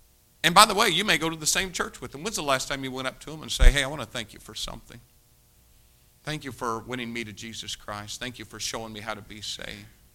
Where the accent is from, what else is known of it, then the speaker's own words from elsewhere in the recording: United States; I'm going to thank God I'm an American